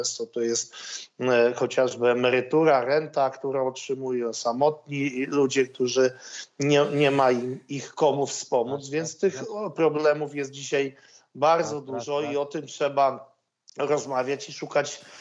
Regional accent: Krajewo Białe, Podlaskie Voivodeship, Poland; w mojej rodzinnej miejscowości w Krajewie Białym

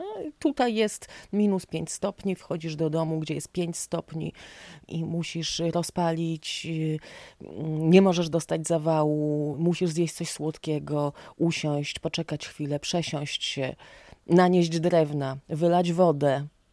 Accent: Gdańsk, Pomeranian Voivodeship, Poland; tutaj przyjechałam po raz pierwszy, jak miałam 12 lat. Ja po raz pierwszy tutaj byłam u siebie. W Gdańsku, w którym się urodziłam i wychowałam, nigdy nie byłam u siebie.

